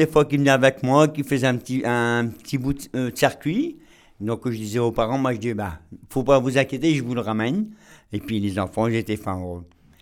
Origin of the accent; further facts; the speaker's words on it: Cassel, Hauts-de-France, France; born there; Je suis né à Cassel. Je suis né à La Cornette. Je suis né à Cassel et puis j'aime bien Cassel.